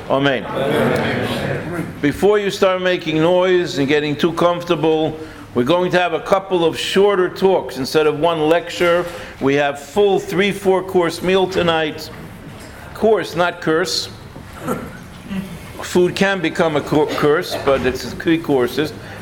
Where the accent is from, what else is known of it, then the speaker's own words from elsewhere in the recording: New Haven, Connecticut, United States; I was brought up in New Haven, Connecticut, under a Rabbi Hecht.